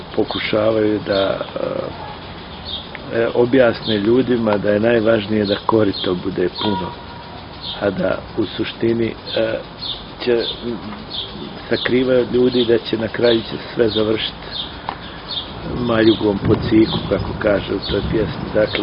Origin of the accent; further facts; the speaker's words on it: Serbia; u nekom smislu kao Srbin